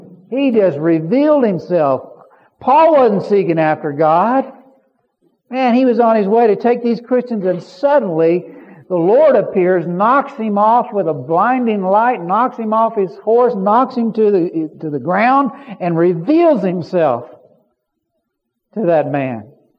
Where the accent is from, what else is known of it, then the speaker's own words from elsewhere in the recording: United States; Now, I'm an American, and I believe that we ought to, you know, do a lot of the things that we're doing